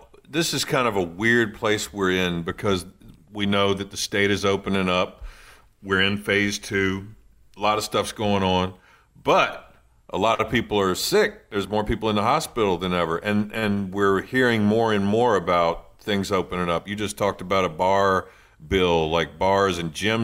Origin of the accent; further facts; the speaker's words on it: Onancock, Virginia, United States; when I was over on the Eastern Shore the other day, I was listening to WESR, which I grew up on.